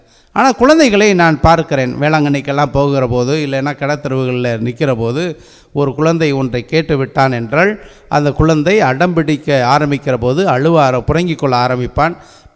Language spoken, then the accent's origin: Tamil; Keeranur, Tamil Nadu, India; நான் பிறந்து வளர்ந்த கீரனூர் அருகிலே இருக்கிற கீரனூர்